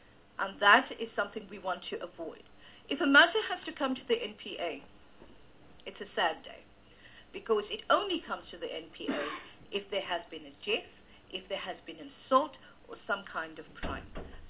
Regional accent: Pretoria, Gauteng, South Africa; I come from Gauteng, Pretoria.

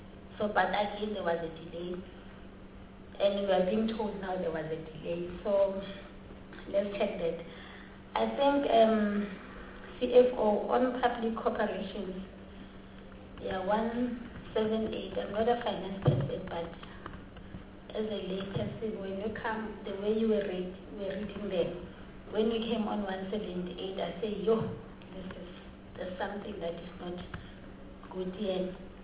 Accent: South Africa; So, really, I'm not impressed being a South African sitting here, you know, oversighting for our communities in this committee.

